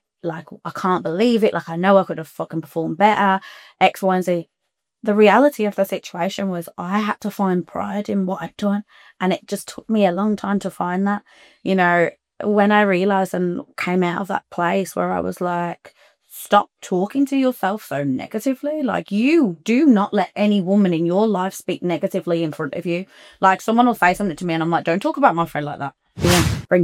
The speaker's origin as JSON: {"language": "English", "region": "West Midlands", "country": "United Kingdom", "tie": "born or raised there", "said": "Growing up in the Black Country, there's a lot to be said from my experiences with people and different cultures all over the world."}